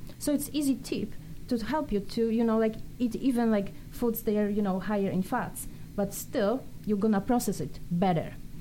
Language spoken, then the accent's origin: English; Poland; Like I'm from Poland, so I eat white beans, right?